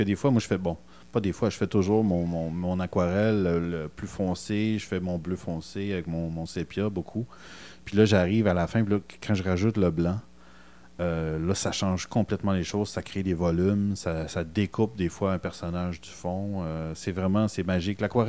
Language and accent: French; Quebec, Canada; Je suis conscient que je viens de l'Outaouais, mais j'adore le Québec maritime.